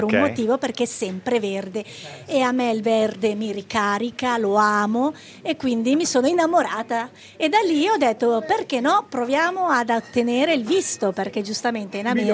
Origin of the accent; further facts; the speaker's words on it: Switzerland; now in United States; io, certo, sono svizzera, sono domiciliata negli Stati Uniti.